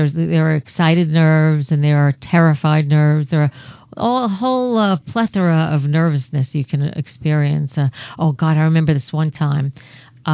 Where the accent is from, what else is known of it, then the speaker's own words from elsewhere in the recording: New York, United States; now in Los Angeles, United States; I'm from New York. New York's very close to Philly